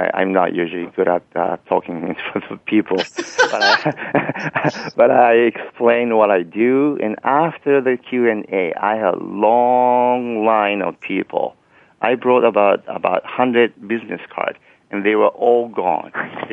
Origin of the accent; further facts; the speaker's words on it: Japan; now in United States; since I'm from Japan and I'm a Japanese acupuncturist